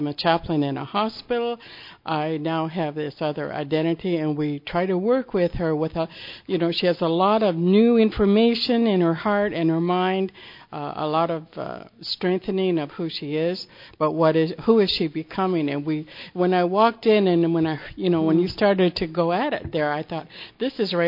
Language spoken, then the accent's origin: English; Canada; I'm a Canadian who lived in Ontario for many years, the province of Ontario